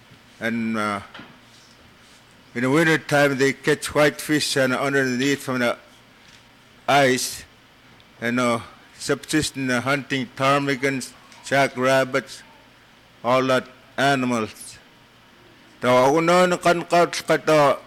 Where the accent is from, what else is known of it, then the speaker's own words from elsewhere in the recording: Kotlik, Alaska, United States; and I'm from Kotlik